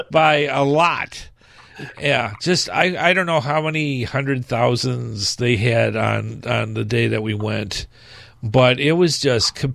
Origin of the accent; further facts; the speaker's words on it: Michigan, United States; Yeah, well, I'm from Michigan, so we have the Lions.